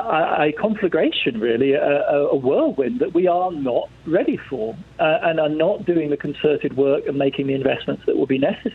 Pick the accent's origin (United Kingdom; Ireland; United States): United Kingdom; England; accent: English; you can tell from my accent I'm born English